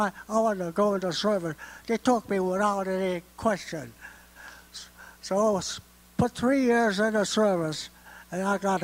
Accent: Fresno, California, United States; also born or lived in San Francisco; I was born in San Francisco, Chinatown. Came to Fresno when I was about 8 years old, 6 or 8 years old, on the west side. I was raised on the west side

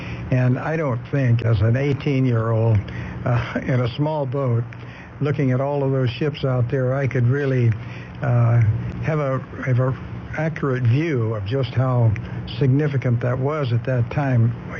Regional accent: Florida, United States; Right. I grew up in Florida, and I had knowledge of the Coast Guard and what the Coast Guard did

